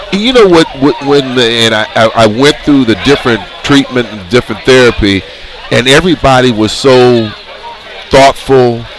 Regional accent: Oakland, California, United States; Guy that I grew up with in Oakland, we got to talk

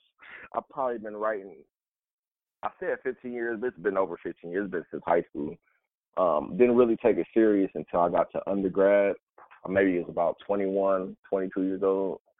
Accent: Cleveland, Ohio, United States; also born or lived in Atlanta, Georgia; From Cleveland, Ohio, originally. Did some growing up in Atlanta as well with my father. During childhood, so I was back and forth between Cleveland and Atlanta.

